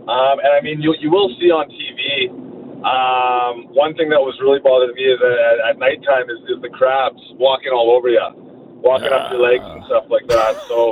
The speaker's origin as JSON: {"language": "English", "region": "Saskatchewan", "country": "Canada", "lives_now": "Edmonton, Canada", "said": "I'm never giving up the 306 number. You'll see on the show, I'm very proud of my roots, being from Saskatchewan."}